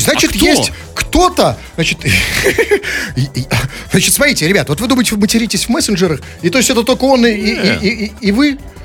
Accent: Saint Petersburg, Russia; мы, питерцы

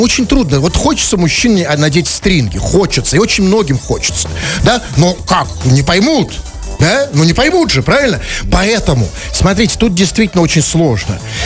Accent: Saint Petersburg, Russia; знаешь, откуда мы, петербуржцы, знаем, где можно снять номер или комнату на сутки бюджетно?

